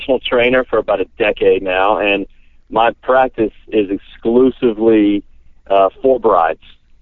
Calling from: Atlanta, Georgia, United States; I'm in Atlanta.

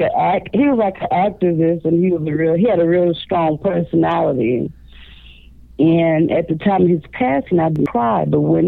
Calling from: Chicago, Illinois, United States; I'm calling from Chicago, Illinois.

